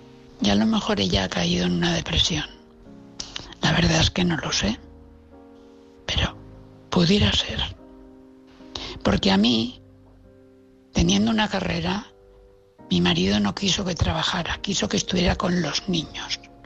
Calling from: Valencia, Valencian Community, Spain; de Valencia.

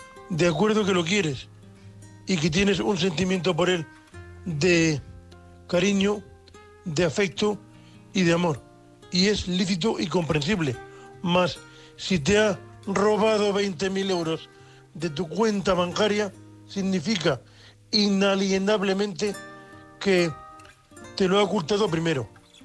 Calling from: Murcia, Region of Murcia, Spain; de Murcia, un hombre invidente.

